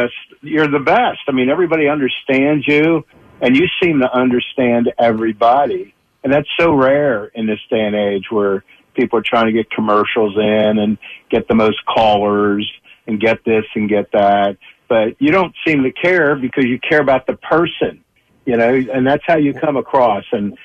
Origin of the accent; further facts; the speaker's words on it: Philadelphia, Pennsylvania, United States; moved away as an adult; I'm 70 years old. I grew up in Philadelphia, lived out here in Kentucky for the last 50 years.